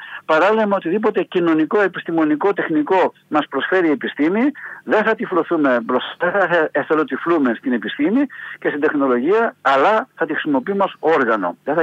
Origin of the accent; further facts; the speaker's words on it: Macedonia, Greece; γιατί εγώ είμαι Μακεδόνας